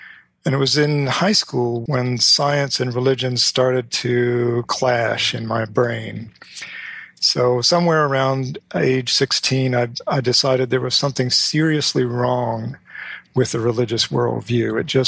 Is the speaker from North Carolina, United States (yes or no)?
yes; Charlotte, North Carolina, United States; born there; Well, I was born in the Bible Belt in Charlotte, North Carolina, raised by two Christian parents, one Catholic, the other Presbyterian.